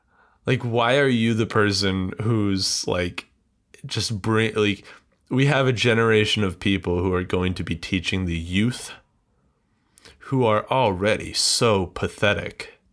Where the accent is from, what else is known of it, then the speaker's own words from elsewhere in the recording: United States; You know, I'm an American, dude.